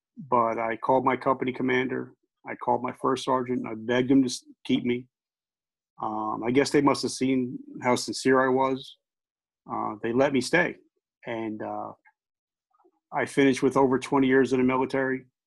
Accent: New Jersey, United States; And growing up in New Jersey, you know, everybody knew somebody that worked there, had families that worked there.

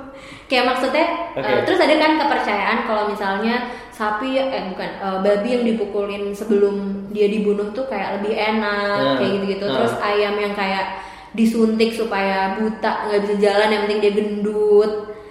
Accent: Salatiga, Central Java, Indonesia; Dulu aku dari Salatiga kan, terus akses ya bisa dibilang aksesnya tuh nggak sebanyak yang di Jakarta

